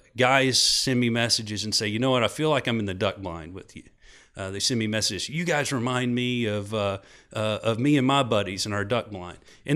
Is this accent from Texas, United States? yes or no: yes; Fort Worth, Texas, United States; born there; Being born in Fort Worth, I love Texas. I'm a Texan at heart.